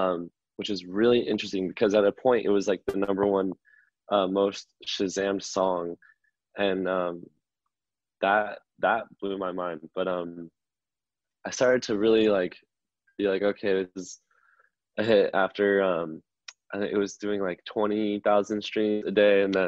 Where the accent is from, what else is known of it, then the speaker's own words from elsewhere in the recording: Seattle, Washington, United States; And later we found out that, you know, we're both from Seattle and we have mutual friends.